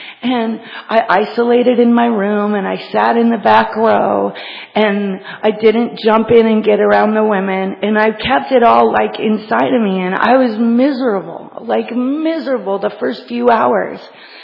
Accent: Bellingham, Washington, United States; now in Florida, United States; I moved and packed my bags from Bellingham, Washington, to Florida, and it was a huge transition in my life

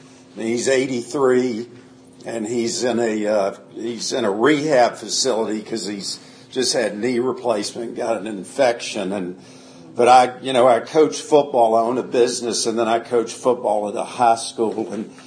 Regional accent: Atlanta, Georgia, United States; also born or lived in Doraville, United States; I was born in Atlanta in 1959, grew up in Doraville, Georgia, although my family, and I'm an only child, we moved a few times, but I basically grew up here in Atlanta.

